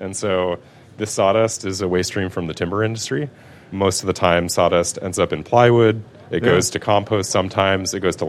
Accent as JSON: {"language": "English", "town": "Los Angeles", "region": "California", "country": "United States", "tie": "born or raised there", "moved": "as an adult"}